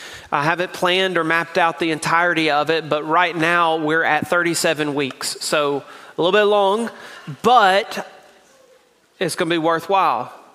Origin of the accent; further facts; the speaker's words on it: Tennessee, United States; also born or lived in Mississippi; let me remind you that I was born in Mississippi and they learned me to read in East Tennessee where I grew up.